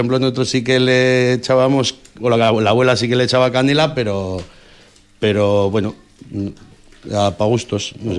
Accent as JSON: {"language": "Spanish", "town": "Ullíbarri Gamboa", "region": "Basque Country", "country": "Spain", "said": "yo vengo de Ullíbarri Gamboa"}